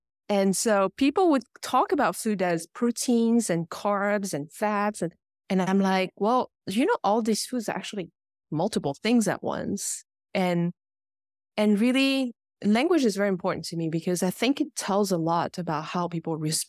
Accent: France; now in United States; I think living in the US, you know, I grew up in France where that's, I guess, is slightly different.

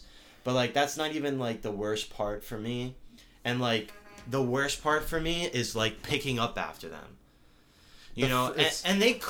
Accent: Pennsylvania, United States; Like, back in my hometown, Bucks County, I lived in a bubble, dude.

